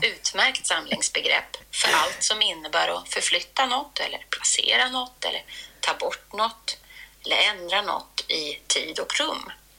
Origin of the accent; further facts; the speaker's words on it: Sweden; accent: rikssvenska; Och jag är också syster till en assimilerad umebo. Och då har min rikssvenska alltid varit mål för en lågfrekvent krigföring.